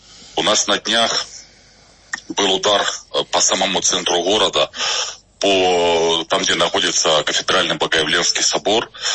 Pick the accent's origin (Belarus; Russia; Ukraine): Ukraine; Horlivka, Donetsk Oblast; Я горловчанин. Я коренной горловчанин. Я здесь служу. Я здесь родился, здесь живу, я здесь служу. С 14 года я здесь, никуда я не уезжал.